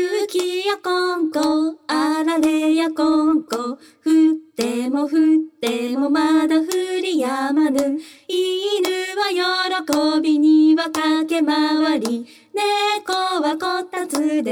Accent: Iwate, Japan; 出身が岩手県の方で、こう冬はね雪が降る地域なので、

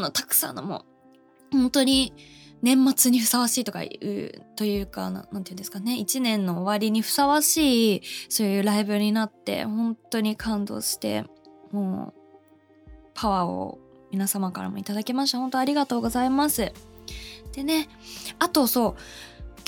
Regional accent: Urawa, Saitama, Japan; クリスマスの日は自分の生まれ故郷の地元埼玉市浦和の浦和駅東口駅前市民広場にてストリートライブ、クリスマスライブ開催しました。

